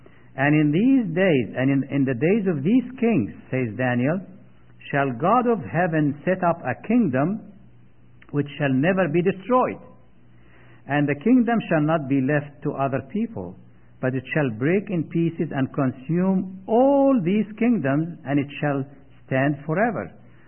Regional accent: Egypt; I happened to be visiting my home country, Egypt, in November this year, last year, and in December.

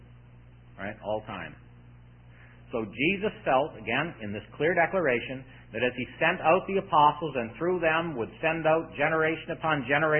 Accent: St. Catharines, Ontario, Canada; When we grew up in St. Catharines, we knew that the wires in our house were connected to Niagara Falls.

